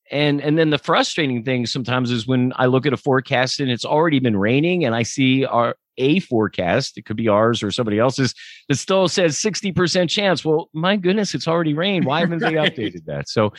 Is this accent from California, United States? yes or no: no; Lancaster, Pennsylvania, United States; Well, and you know, I grew up in Lancaster